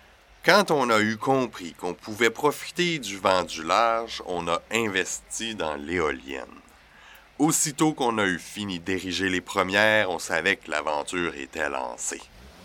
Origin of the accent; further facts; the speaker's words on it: Quebec, Canada; Moi, je viens de la Gaspésie.